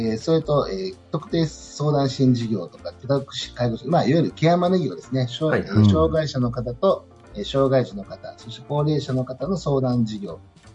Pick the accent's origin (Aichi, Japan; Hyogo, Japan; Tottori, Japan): Hyogo, Japan; Kobe; 僕神戸出身なんですけど